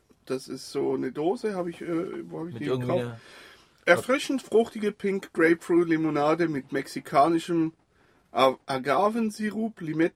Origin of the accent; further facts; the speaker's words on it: Switzerland; Ich bin Schweizer, ich darf Ambiance sagen.